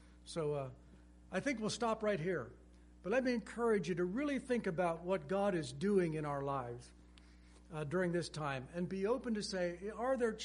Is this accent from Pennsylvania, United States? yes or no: yes; Lititz, Pennsylvania, United States; I come from Mennonite family, the Amish area. In near Lititz, Lancaster County, they won't have cars.